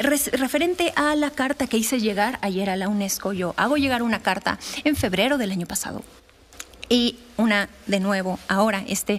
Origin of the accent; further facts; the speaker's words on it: Mexico; como mexicana y como víctima de violencia sexual